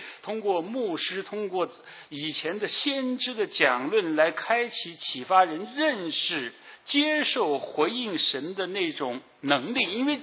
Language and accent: Chinese; China; 这些没有生命的东西，我们中国人真是把它当成神的。